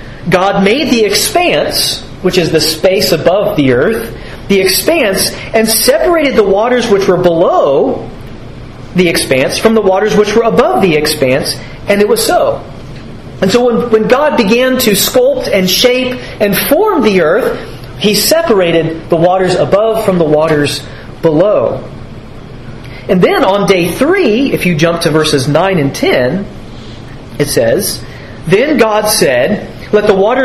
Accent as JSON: {"language": "English", "region": "Georgia", "country": "United States", "tie": "born or raised there", "said": "Growing up in Georgia, a lot of times for vacation, we would drive up to the mountains of North Georgia, or even to the Smoky Mountains, for spring break."}